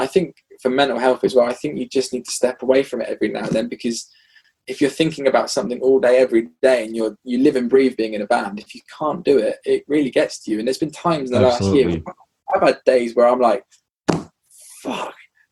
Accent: United Kingdom; and I remember being really British and being on the microphone.

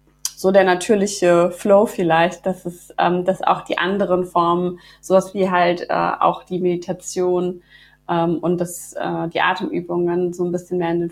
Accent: Bonn, North Rhine-Westphalia, Germany; now in Bad Honnef, Germany; Ich komme aus Bonn und wohne auch in Bonn, beziehungsweise mittlerweile in Bad Honnef. Und ich betreibe in Bonn-Beul ein Yoga-Studio, jetzt seit knapp 5 Jahren.

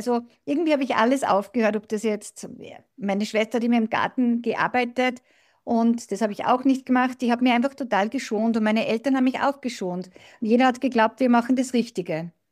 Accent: Salzburg, Austria; Ich freue mich, dass ich da bin und ich bin aus Salzburg. Ich bin Österreicherin. Ich lebe dort mit meinem Mann und ich bin 56 Jahre alt.

